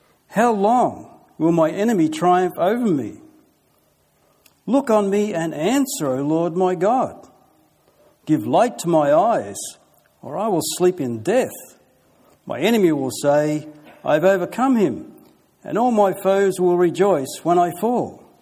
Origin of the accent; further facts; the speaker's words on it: Australia; And you ask for a moment, as an Australian, how good it is that we live in the lucky country, eh?